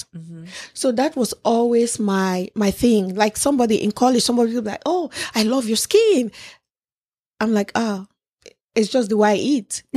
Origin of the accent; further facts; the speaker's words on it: Nigeria; also born or lived in Cameroon / Canada; now in United States; So I grew up partly in Nigeria and in Cameroon. Mm-hmm. Then I went to college in Canada and then moved to the United States for college and later on moved to Atlanta.